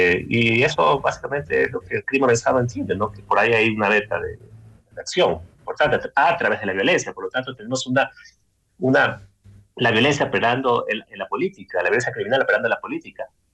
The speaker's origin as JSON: {"language": "Spanish", "region": "Manabí", "country": "Ecuador", "said": "Soy de Manabí, por ejemplo."}